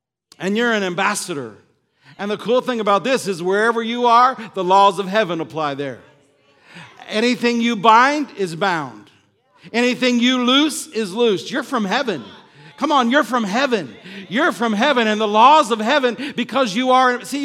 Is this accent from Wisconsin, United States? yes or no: no; Illinois, United States; I'm originally from Illinois. I grew up in the cornfields, the black soil of Illinois on a small farm